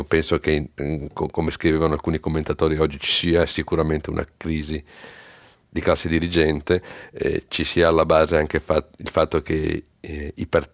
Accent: Rome, Lazio, Italy; Sono di Roma

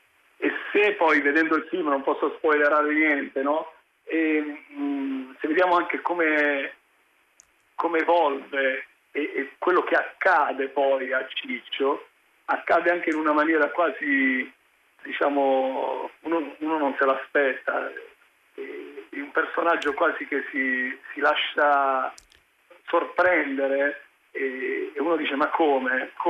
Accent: Rotondella, Basilicata, Italy; also born or lived in Bernalda; Io sono nato in un posto che si chiama Bernal, un paesino che si chiama Bernald, e sono cresciuto anche in un paesino che si chiama Rotondella, al confine con la Calabria.

